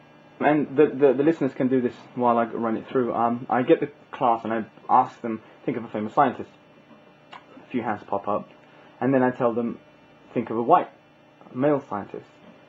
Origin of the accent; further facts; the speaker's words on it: United Kingdom; I'm a British Asian Muslim.